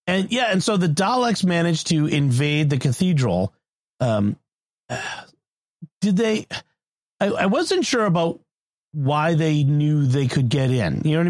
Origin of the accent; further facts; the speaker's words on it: United States; I've read a lot of military history because I'm a American man over the age of 35, and that's required.